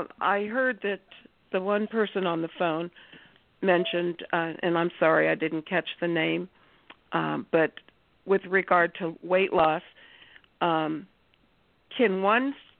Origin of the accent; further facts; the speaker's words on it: Ohio, United States; from Ohio, and this is only the second time I've been on the phone.